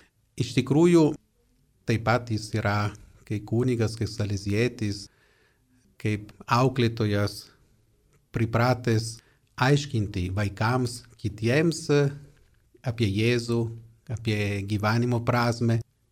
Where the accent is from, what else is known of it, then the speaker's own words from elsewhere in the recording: Turin, Piedmont, Italy; born there; Lithuanian is a second language; esu italas, esu salizietis ir iš tos pačios gimtinės, gimęs Turine, kaip Bruno Ferrero.